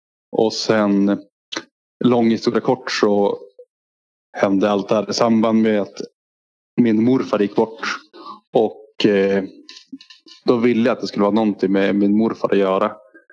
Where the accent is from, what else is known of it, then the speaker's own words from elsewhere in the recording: Glommersträsk, Norrbotten County, Sweden; loggan är ju berget utanför där jag är uppväxt i Glommersträsk.